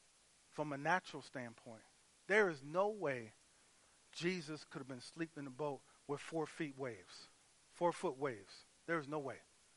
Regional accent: Miami, Florida, United States; now in Sierra Vista, United States; I'm from Miami, y'all. I'm not from Sierra Vista. I'm not whatever. And I grew up around the water.

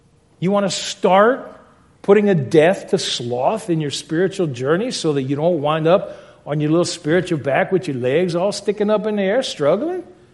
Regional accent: Louisiana, United States; I grew up in Louisiana. The state motto is "Laissez les bons temps rouler." That's "let the good times roll."

